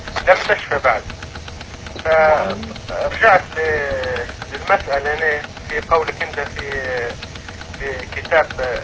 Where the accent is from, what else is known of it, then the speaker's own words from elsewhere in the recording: Libya; ما هو احنا مشكلة في بلدنا انا من ليبيا.